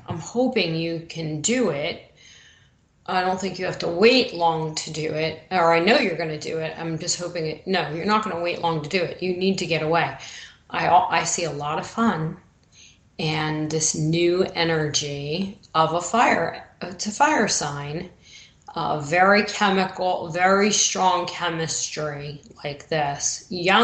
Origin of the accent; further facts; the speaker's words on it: New York, United States; accent: New York; that was the word of the day for my New York accent. But he does poke me every day about my accent